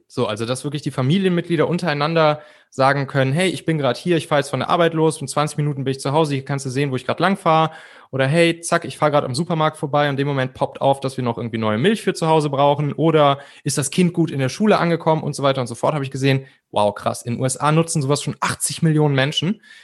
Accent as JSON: {"language": "German", "town": "Benrath", "region": "North Rhine-Westphalia", "country": "Germany", "tie": "born or raised there", "said": "in diesem Dorf, wo ich groß geworden bin, das Benrather Käseblättchen."}